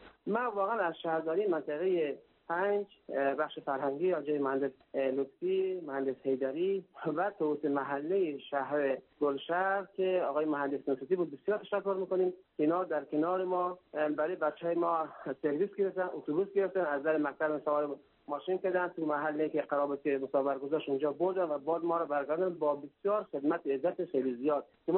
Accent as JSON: {"language": "Persian", "country": "Afghanistan", "first_language": "Dari", "said": "زبان دری، زبان مادری ما را حفظ کرده در دنیای مهاجرت"}